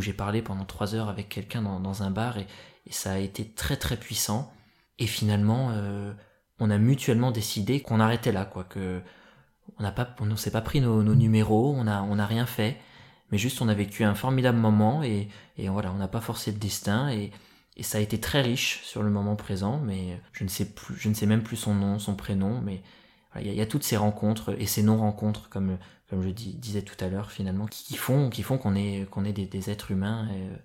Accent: Langres, Grand Est, France; fier d'être français, d'être langrois. Voilà, j'ai jamais autant apprécié ma ville que depuis que je suis rentré d'Asie.

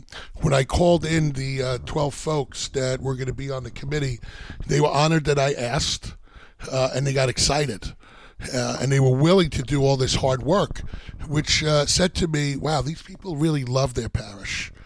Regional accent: Astoria, Queens, New York, United States; born there; Yeah, I was born in Astoria, Queens.

